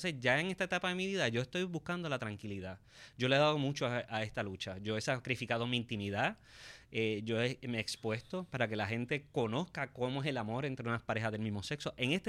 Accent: Puerto Rico; Y yo creo que nosotros, como puertorriqueños, somos capaces de mandar en nuestra propia patria

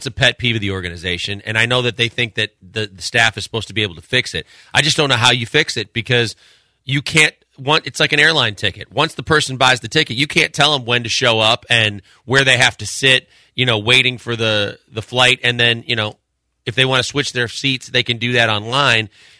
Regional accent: Milwaukee, Wisconsin, United States; I'm from Milwaukee, Wisconsin.

